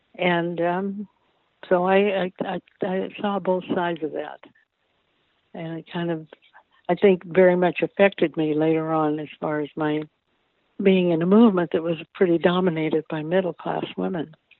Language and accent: English; California, United States; also born or lived in Oklahoma; But so I grew up in California. However, since my mother had several other children, and she went back to visit each time and stayed there a few months or even longer, I sort of, have a foot in Oklahoma too.